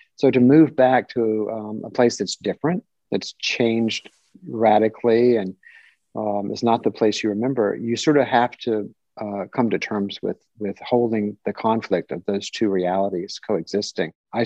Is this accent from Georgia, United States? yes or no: yes; Columbus, Georgia, United States; I was doing paintings of luminaries from my hometown. And I was, you know, painting a lot about Columbus during that phase.